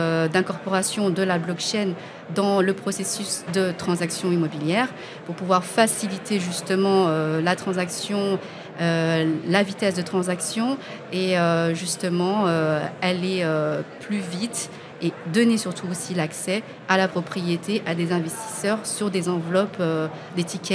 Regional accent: Limoges, Nouvelle-Aquitaine, France; born there; also born or lived in Paris; Moi, je suis née en France, bon, sur la région de Limoges, mais bon, je suis plus parisienne, on va dire.

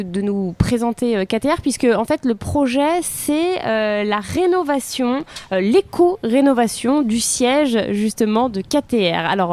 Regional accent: Lyon, Auvergne-Rhône-Alpes, France; Oui, je connais bien, je suis lyonnaise d'origine

